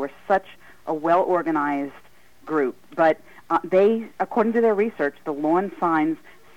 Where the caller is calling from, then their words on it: New York, United States; I am calling from right down south from you guys, right on the south shore of Long Island.